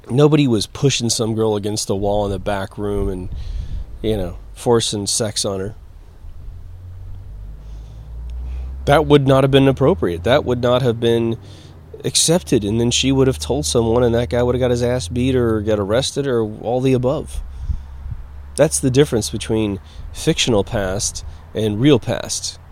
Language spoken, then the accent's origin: English; Midwest, United States; Now, I can say from growing up in the Midwest in the 70s and 80s that men